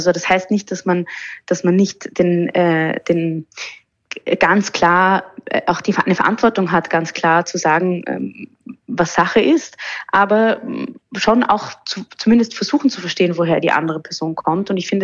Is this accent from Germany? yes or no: no; Vienna, Austria; ich bin zum Beispiel jüdisch in Wien aufgewachsen